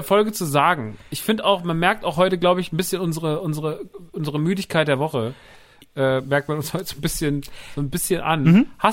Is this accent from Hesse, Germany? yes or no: yes; Rodgau, Hesse, Germany; ich komme aus dem Rottgau.